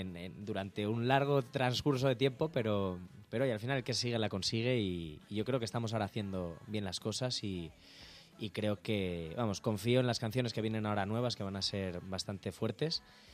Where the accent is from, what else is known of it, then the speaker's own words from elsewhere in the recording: Pozuelo de Alarcón, Community of Madrid, Spain; Soy de Pozuelo, de aquí al ladito.